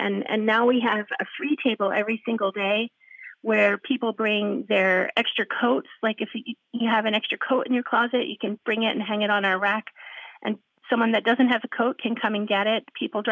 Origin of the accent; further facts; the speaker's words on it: Philadelphia, Pennsylvania, United States; also born or lived in New York City; now in Nelsonville, United States; Coming from the East Coast, I grew up in Philadelphia, I lived in New York City, lived abroad a bunch